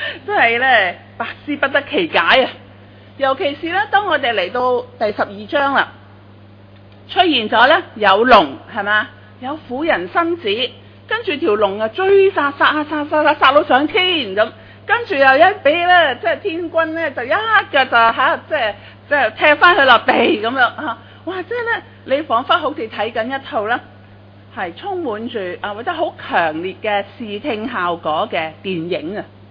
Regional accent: China; 就好像我们中国人都有不同的文学题材的，是吧？

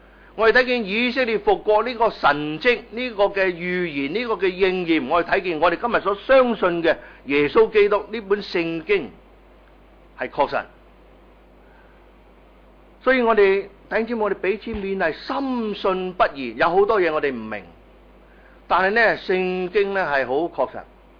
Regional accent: Guangdong, China; 我们广东人说叫近处得食

